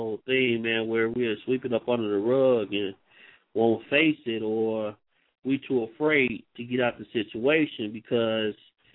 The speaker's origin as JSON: {"language": "English", "town": "Chicago", "region": "Illinois", "country": "United States", "tie": "born or raised there", "said": "we grew up around them, so you can't, you know, I could talk about them. You know, we came from Humboldt Park"}